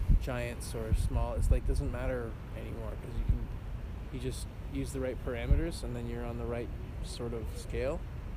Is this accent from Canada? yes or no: yes; Ontario, Canada; I'm from Southern Ontario.